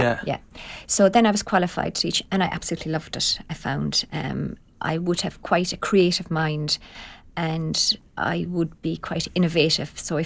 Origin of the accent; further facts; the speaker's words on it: Limerick, Munster, Ireland; So I was born and raised in Limerick.